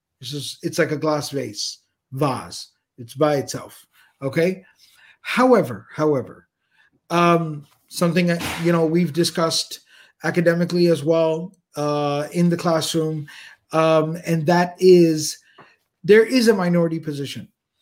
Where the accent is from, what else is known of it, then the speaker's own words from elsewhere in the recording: Texas, United States; I'm from Texas. Therefore, I have the correct pronunciation of things.